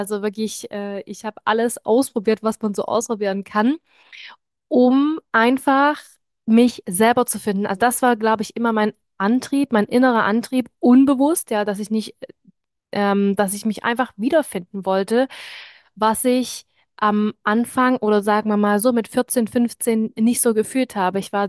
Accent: Leipzig, Saxony, Germany; now in Stuttgart, Germany; Ich komme eigentlich aus Leipzig, bin dort geboren und auch unsere Familien wohnen tatsächlich noch dort. Und wir pendeln quasi immer zwischen Leipzig und Stuttgart, da wo wir jetzt aktuell wohnen.

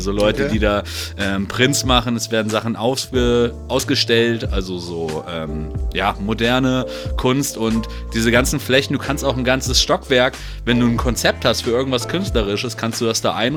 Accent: Hamburg, Germany; da bist du ja in der Regel jetzt auch nicht so häufig als Hamburger zumindest zum Feiern gehen

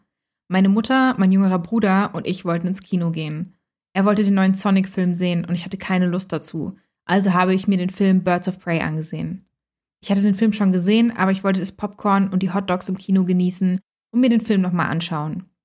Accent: Germany; born or raised there

